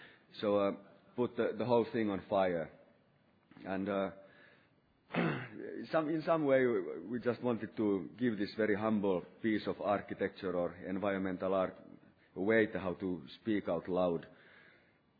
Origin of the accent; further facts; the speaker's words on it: Lapland, Finland; Actually, I grew up in Lapland, the most north part of our country, somehow on the border between the northern forest and the tundra, north of our village. I'm a village person, so to say